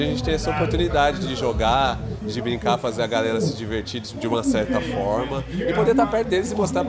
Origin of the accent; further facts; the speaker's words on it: Paraná, Brazil; Eu que sou paranaense, poder estar aqui, poder estar perto da galera é muito bacana, né?